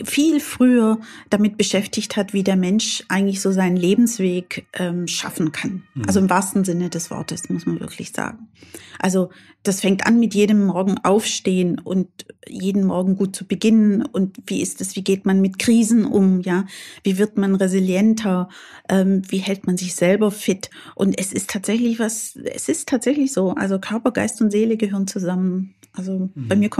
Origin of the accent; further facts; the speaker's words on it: Delhi, India; German is a second language; also ich komme ja aus Delhi